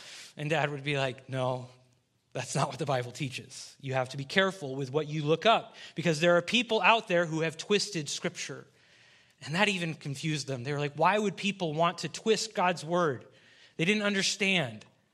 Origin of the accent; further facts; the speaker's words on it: Russia; As many of you know, I grew up in Russia as a missionary kid